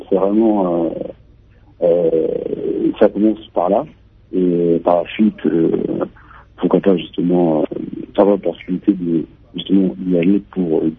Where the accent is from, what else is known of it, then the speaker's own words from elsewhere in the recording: France; accent: French; né en France, dans les Congolais, j'ai grandi avec les deux cultures. Donc, je parle le lingala, même si j'ai un accent français, je parle le lingala, je comprends très bien.